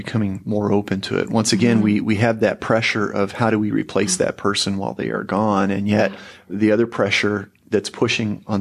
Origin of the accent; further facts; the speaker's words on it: Indiana, United States; I am from Indiana, just across the state line.